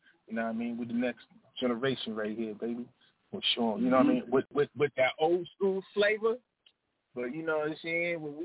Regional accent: the South, United States; I definitely, and I'm from the South, you know what I mean? So I definitely grew up on, you know

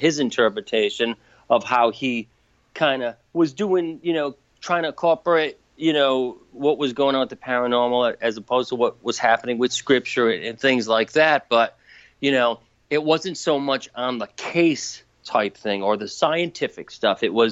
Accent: Warwick, Rhode Island, United States; growing up in Warwick and knowing like some of the guys from TAPS

